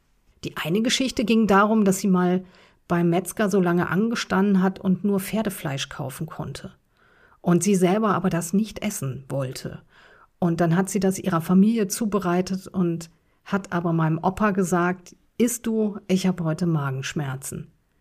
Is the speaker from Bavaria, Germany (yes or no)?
no; North Rhine-Westphalia, Germany; ich komme aus dem Ruhrpott, da heißt das Oma.